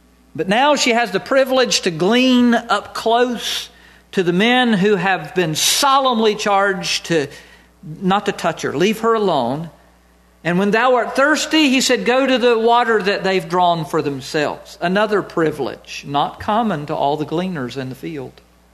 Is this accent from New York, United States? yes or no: no; Winston-Salem, North Carolina, United States; I grew up in North Carolina, and Winston-Salem, there were some street people.